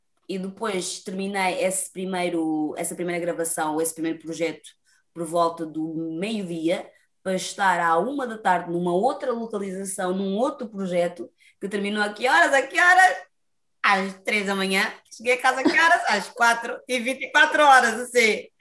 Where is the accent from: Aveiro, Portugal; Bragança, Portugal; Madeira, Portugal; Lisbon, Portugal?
Lisbon, Portugal; Eu sou nascida e criada cá em Portugal, sou totalmente alfacinha, porém, contudo, este chocolate que aqui está a olhar para vocês, tem a descendência de África, nomeadamente de Angola.